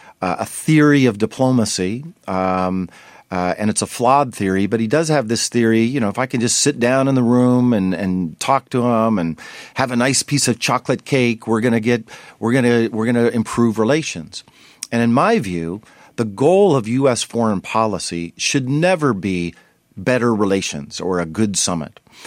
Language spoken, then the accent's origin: English; United States; You know, I was deeply offended by that personally, just as an American, not as a Democrat or Republican, but as an American